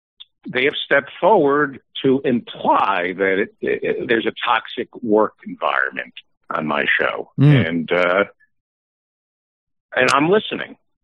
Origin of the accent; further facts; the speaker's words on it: Greenwich, Connecticut, United States; It was a small town, Greenwich, Connecticut. I had to share a floor with my maid.